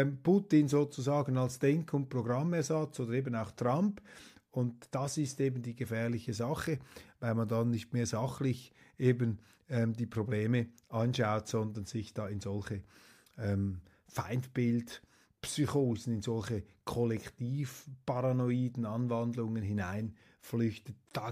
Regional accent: Switzerland; als Schweizer staunt man einfach über die geballte Unehrlichkeit da in der deutschen Politik. Ich meine, die ist ja auch bei uns sehr, sehr, sehr groß.

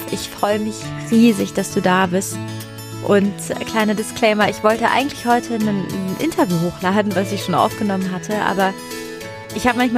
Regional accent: Italy; German is a second language; now in Germany; Und ich komme aus Italien. Für mich ist es ganz schlimm, nicht zu essen.

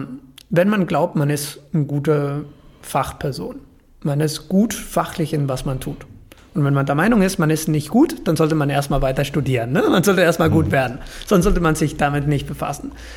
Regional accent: Argentina; German is a second language; moved away as an adult; now in Germany; auch als Argentinier durfte ich hier rüberkommen

